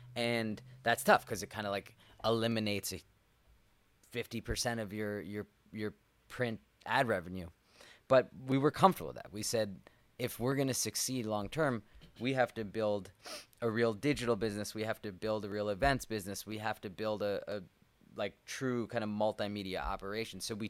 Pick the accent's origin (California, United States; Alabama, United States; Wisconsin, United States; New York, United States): New York, United States; as I was exposed to more of the world and growing up in New York, where it's such a melting pot